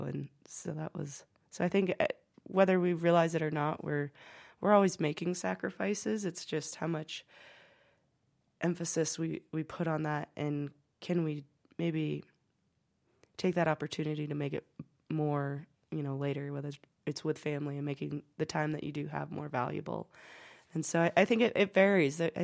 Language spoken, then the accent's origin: English; Butte, Montana, United States; So for me, I grew up in Butte, Montana, a very small town, and I went to a small high school.